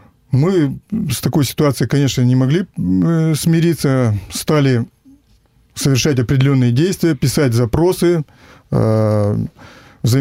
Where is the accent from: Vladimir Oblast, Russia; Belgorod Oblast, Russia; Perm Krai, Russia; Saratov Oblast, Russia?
Perm Krai, Russia; Perm; 53 года, я живу в Перми и Троице. Родился в Перми, всю свою сознательную жизнь прожил в Перми.